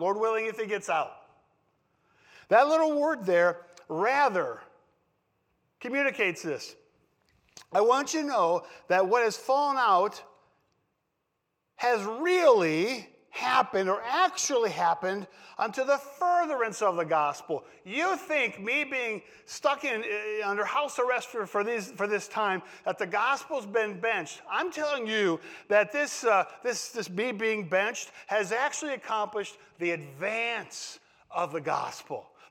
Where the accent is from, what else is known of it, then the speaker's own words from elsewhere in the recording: Wisconsin, United States; I grew up in Wisconsin and rooted for the Packers.